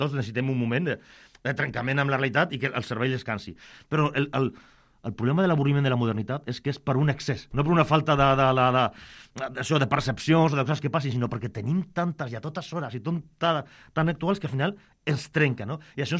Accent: Barcelona, Catalonia, Spain; Som de Barcelona. Mai hem entrat en aquest museu.

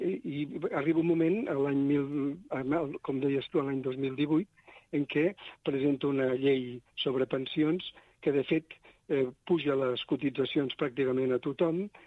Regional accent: Balsareny, Catalonia, Spain; Jo sóc de Balsareny, com en Pere Casaldàliga, el vicepere.

